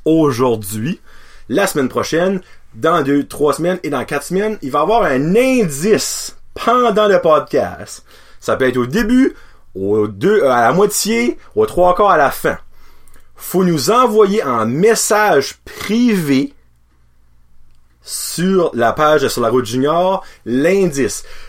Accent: New Brunswick, Canada; Comme que vous savez, on vient du Nouveau-Brunswick.

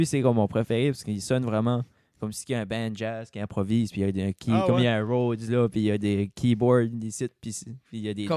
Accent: Acadia, Canada; moi, je trouve qu'on est acadien, mais on est aussi bilingue, pareil.

